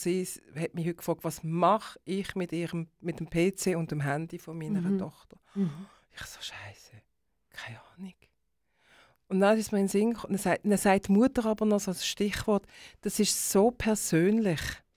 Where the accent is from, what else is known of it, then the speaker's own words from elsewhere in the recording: Basel, Basel-Stadt, Switzerland; Was mache ich als Baslerin in Basel mit französischen Büchern?